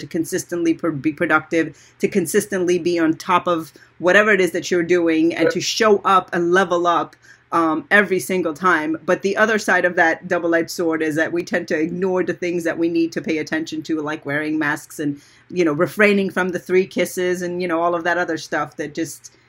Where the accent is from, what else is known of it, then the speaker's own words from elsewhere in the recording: Iran; I actually grew up in Iran. I don't know if you know this, but I grew up in Iran